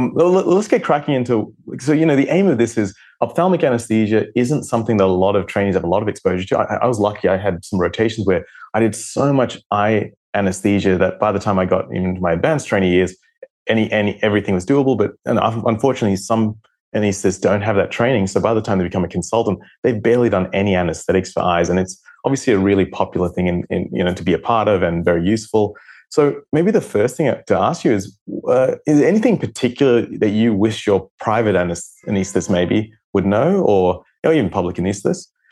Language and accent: English; Melbourne, Victoria, Australia; I'm an anesthetist from Melbourne in Australia.